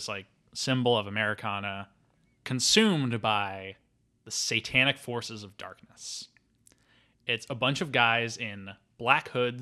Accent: Philadelphia, Pennsylvania, United States; And I'm from Philadelphia for context, because I guess we're just saying where we're from now.

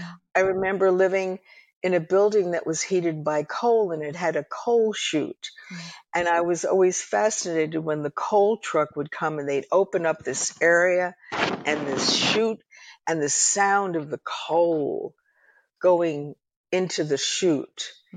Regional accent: New York, United States; You know, when we were very young, we would go to a bungalow colony for the summer.

